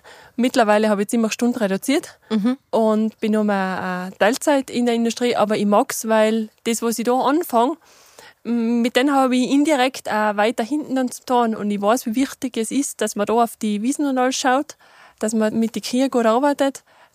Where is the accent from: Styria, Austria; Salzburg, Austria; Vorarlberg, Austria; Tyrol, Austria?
Tyrol, Austria; Da, wo ich herkomme, ganz hinten vom Zillertal, ist viel weniger Sonne.